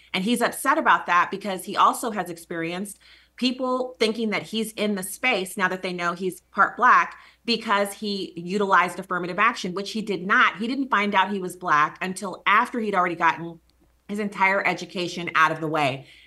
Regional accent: Fort Hood, Texas, United States; born there; No, I'm not from Texas, but I'll just check. I mean, I don't live there. I was actually born in Fort Hood, Texas, but I'm a Missourian now. It's been 24 years.

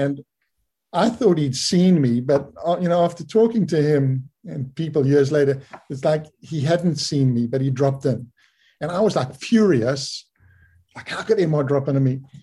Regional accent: Bay of Plenty, New Zealand; I came from the Bay of Plenty, and you just didn't drop in ever.

